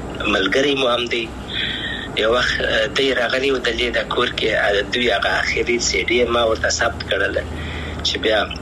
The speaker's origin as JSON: {"language": "Pashto", "country": "Afghanistan", "said": "زه افغان یم، ان شاء الله بیا به افغانستان تبلار سم"}